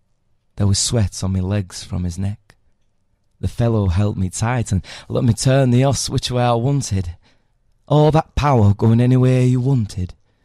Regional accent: Yorkshire and the Humber, United Kingdom; accent: South Yorkshire; I can give you my accent. How's about that? Because okay, I speak it's basically a Southern Yorkshire accent, which is quite fun.

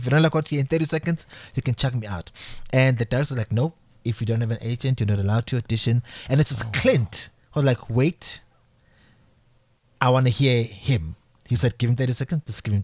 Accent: Secunda, Mpumalanga, South Africa; I'm from Mbalentle, Secunda.

